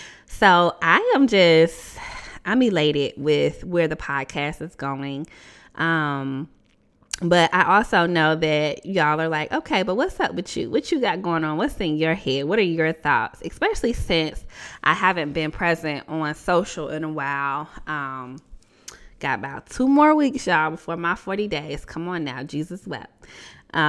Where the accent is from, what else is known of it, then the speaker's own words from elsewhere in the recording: Atlanta, Georgia, United States; I'm located here in Atlanta, Georgia, my hometown